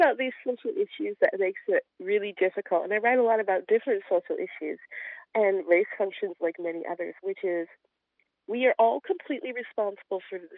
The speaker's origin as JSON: {"language": "English", "region": "Washington", "country": "United States", "tie": "born or raised there", "said": "I grew up in the Seattle area. And so I was, my whole childhood, probably till about eighth grade, I was always the only black person in every room I was in."}